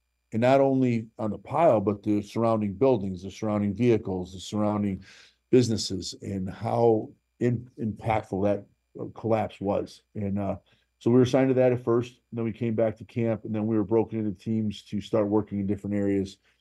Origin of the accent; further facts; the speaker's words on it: United States; that is what's made me probably the proudest as an American. That those days, that was the proudest that I could be as an American to give back to my country in that form.